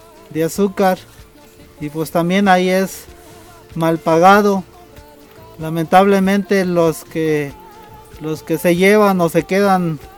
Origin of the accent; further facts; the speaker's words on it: Venustiano Carranza, Chiapas, Mexico; Nosotros somos del municipio de Venustiano Carranza, y las tierras que queremos recuperar son del municipio de Villa Las Rosas.